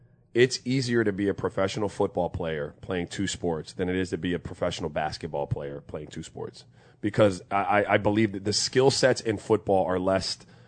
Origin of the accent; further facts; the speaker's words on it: St. Croix, U.S. Virgin Islands; I really wanted to play because I grew up in St. Croix where there was no tackle football.